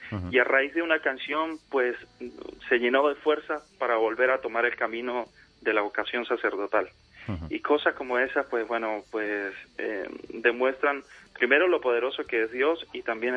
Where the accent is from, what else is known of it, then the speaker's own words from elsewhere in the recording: Táchira, Venezuela; Cuando le pregunto de qué región del país, me dice del Táchira. Yo le digo: yo soy del Táchira también. Uh-huh. Y le pregunto de qué parte del Táchira, porque nuestra región es muy grande.